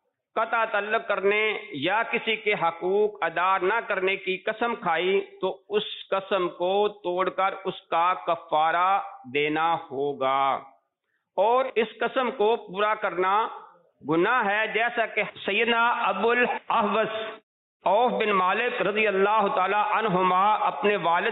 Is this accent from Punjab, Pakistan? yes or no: yes; Punjab, Pakistan; now in Rawalpindi, Pakistan; district منڈی بہو دین کا ایک چھوٹا سا گاؤں انی چک تھابل بیسک میرا وہاں سے تعلق ہے اور یہاں راولپنڈی پنڈوڑا سے میں بطور سلسلہ اپنی جاب کے یہاں پہ کام کر رہا ہوں